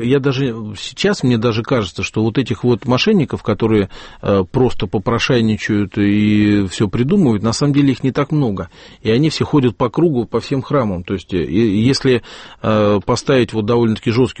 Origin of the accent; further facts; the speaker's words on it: Moscow, Russia; как москвич